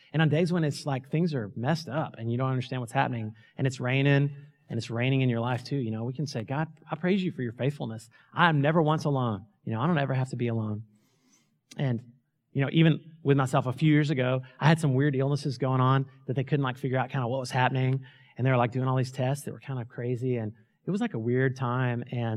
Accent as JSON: {"language": "English", "region": "Minnesota", "country": "United States", "said": "hi, they're okay, we're from Minnesota."}